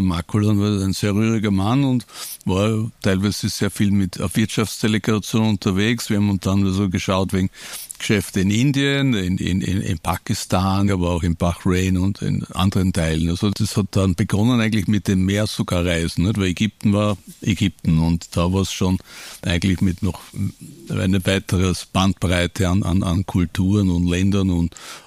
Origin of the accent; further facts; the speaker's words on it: Vienna, Austria; Also in meinem Herzen sage ich oft, bin Österreicher, Strich Europäer, vielleicht noch Weltbürger, aber eigentlich sehr im Herzen ein auch, oder Wiener vor allem, nicht?